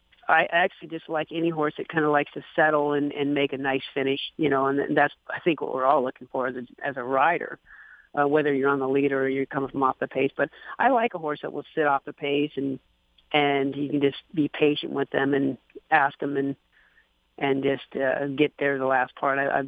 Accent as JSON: {"language": "English", "town": "Renton", "region": "Washington", "country": "United States", "tie": "born or raised there", "said": "Like I said, I was born and raised in Renton, Washington."}